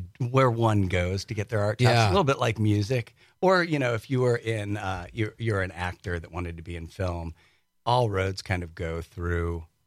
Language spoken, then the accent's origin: English; Brooklyn, New York, United States; now in Wisconsin, United States; So Door County for me, I'm an implant. I came here from Brooklyn.